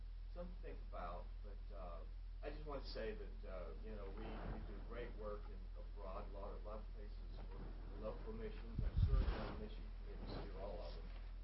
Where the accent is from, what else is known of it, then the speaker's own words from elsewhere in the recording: Deep South, United States; it reminded me of growing up in the Deep South in the 60s and 70s